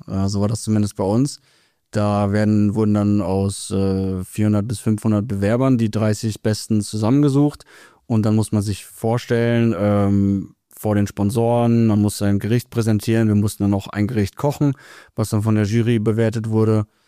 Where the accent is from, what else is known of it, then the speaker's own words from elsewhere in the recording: North Germany, Germany; Also groß geworden bin ich in Deutschland, im Norden.